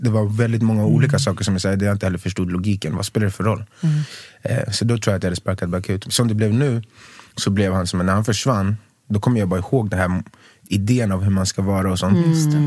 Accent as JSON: {"language": "Swedish", "town": "Skogås", "region": "Stockholm County", "country": "Sweden", "tie": "born or raised there", "also_born_or_lived": "Tumba", "said": "Skogås huvudsakligen. När jag var väldigt liten bodde vid Tumba. Sen Skogås."}